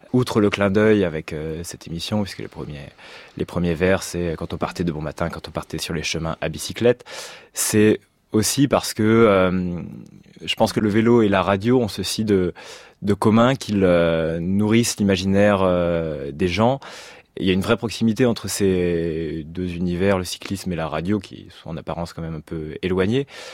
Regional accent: Normandy, France; moi je viens de Normandie, du département de l'Orne

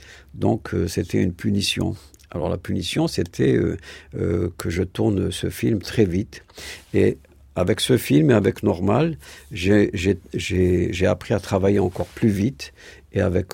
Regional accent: Algiers, Algiers Province, Algeria; Alors Alger, donc c'est ma ville natale

